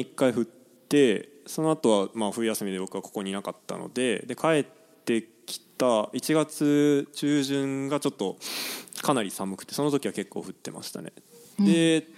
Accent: Kobe, Hyogo, Japan; accent: Kansai dialect; うん、僕は出身が神戸で、大学入るまでずっと神戸だったので

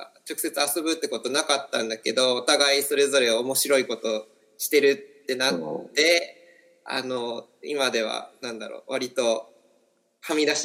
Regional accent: Kawasaki, Kanagawa, Japan; 転勤族で、まあ、前ここに喋らせてもらった時に、神奈川県川崎市育ちって話したと思うんですけど、小学校1年生の時にそう川崎市に引っ越してきた

